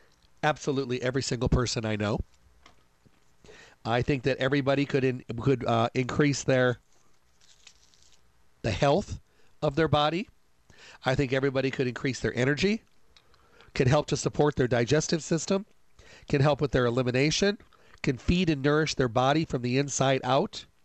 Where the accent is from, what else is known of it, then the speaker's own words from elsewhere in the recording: Michigan, United States; I come from Michigan, so I know what those winters are like